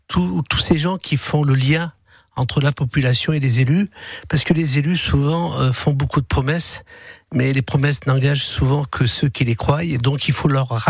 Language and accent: French; Mondragon, Provence-Alpes-Côte d'Azur, France; Oui, je suis originaire de Mondragon et même né à Mondragon alors qu'il n'y avait pas de maternité. Donc je suis un Vauclusien pure souche.